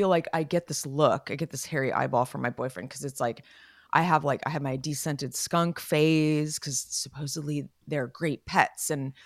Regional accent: Los Gatos, California, United States; when we were growing up in Los Gatos, my dad like bought a piece of land in Mendocino

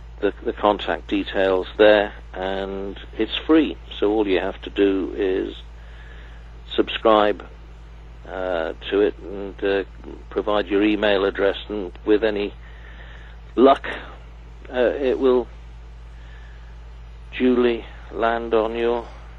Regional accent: Cardiff, Wales, United Kingdom; having been born and bred in Cardiff

